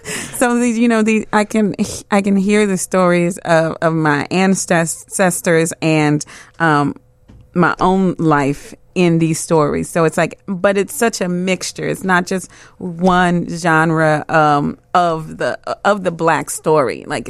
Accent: Chicago, Illinois, United States; I'm from Chicago as well. I'm from the South Side. So in Regina's pieces, I hear a lot of my upbringing and my parents' upbringing.

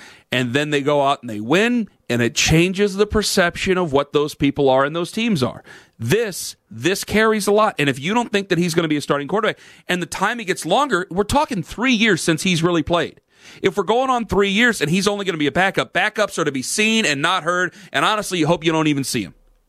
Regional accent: Cleveland, Ohio, United States; I come from Cleveland, Ohio.

